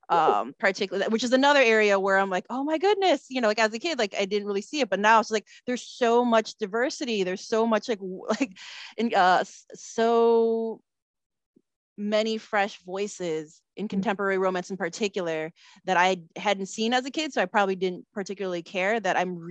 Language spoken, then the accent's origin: English; Chicago, Illinois, United States; You know, I'm Filipino American. I was born and raised in Chicago. My parents are originally from the Philippines. I grew up in a multi-generational household, like my protagonist.